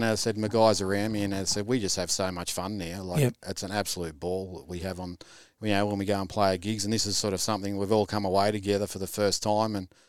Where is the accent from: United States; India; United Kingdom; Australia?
Australia; New South Wales; I come from the Southern Highlands in New South Wales.